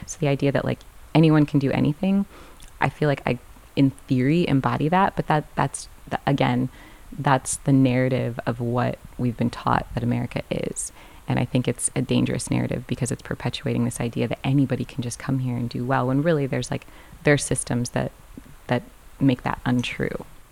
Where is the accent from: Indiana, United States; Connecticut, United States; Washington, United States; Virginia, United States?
Indiana, United States; Fort Wayne; now in Santa Cruz, United States; I'm an artist living in Santa Cruz, California. I grew up in Fort Wayne. I graduated from Indiana University